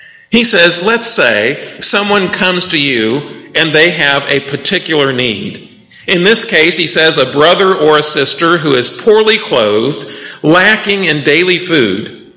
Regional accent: Midwest, United States; Now, if you're like me growing up in the Midwest

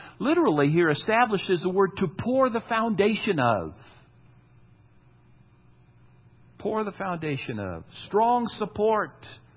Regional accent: Midwest, United States; Growing up in the Midwest, sometimes some rivers would overflow the banks and we would say the river is swollen.

